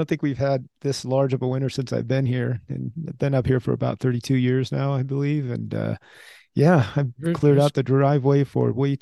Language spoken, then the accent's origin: English; California, United States; And so I grew up in the Bay Area, but I spent a lot of weekends up in the hills with them.